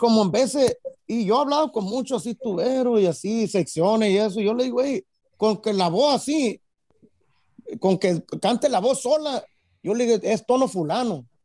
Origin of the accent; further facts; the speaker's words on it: Los Angeles, California, United States; also born or lived in Hermosillo; aquí crecimos nosotros en Los Ángeles. Uh-huh. Nosotros somos de Hermosillo, Sonora.